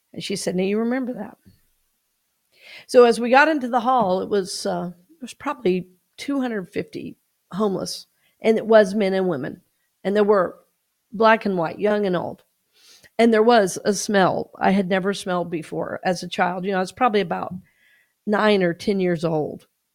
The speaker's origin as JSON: {"language": "English", "town": "Atlanta", "region": "Georgia", "country": "United States", "tie": "born or raised there", "said": "I grew up in Atlanta."}